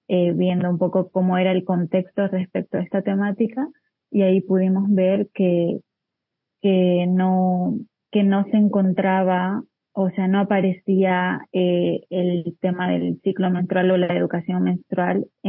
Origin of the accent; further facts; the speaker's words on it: Bolivia; now in Valencia, Spain; soy de Bolivia, pero ahora me encuentro trabajando aquí en Valencia.